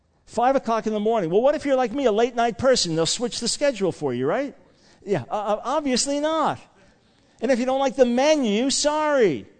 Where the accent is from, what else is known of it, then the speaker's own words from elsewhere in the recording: New York, United States; I wanted to go back to the New York area. I'm from New York originally.